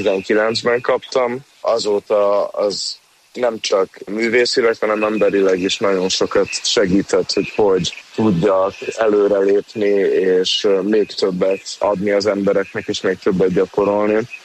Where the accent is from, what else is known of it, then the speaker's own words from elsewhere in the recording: Gyöngyös, Heves, Hungary; mivel édesanyám ugye gyöngyösi, és a nagyszüleim is, hát félig ott nőttem fel